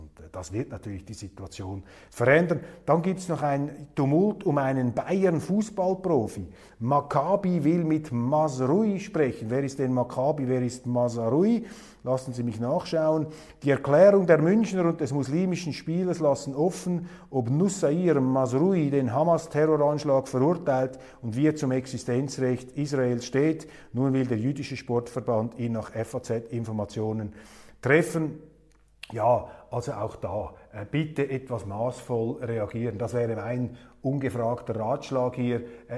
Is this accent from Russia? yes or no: no; Switzerland; Als Schweizer